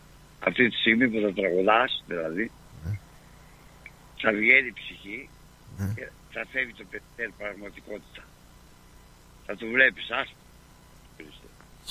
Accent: Greece; αγαπάω την πατρίδα μου, αγαπάω την Ελλάδα μου

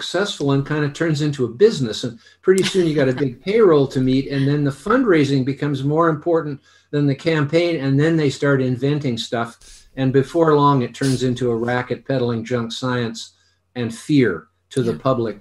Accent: Canada; I'm a Canadian

